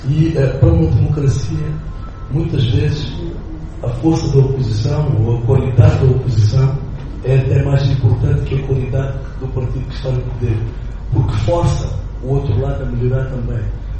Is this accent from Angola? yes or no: yes; Angola; sou otimista porque sou angolano.